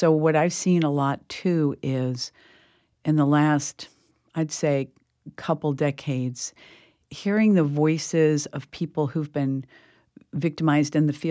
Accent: Fort Lauderdale, Florida, United States; I grew up in Fort Lauderdale. I grew up here in Florida, and I went to school through high school in Fort Lauderdale, St. Thomas Aquinas High School

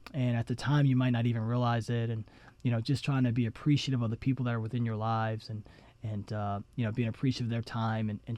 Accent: New Kent, Virginia, United States; so we grew up outside of New Kent, Virginia, a small country town where it's a great place to raise a family.

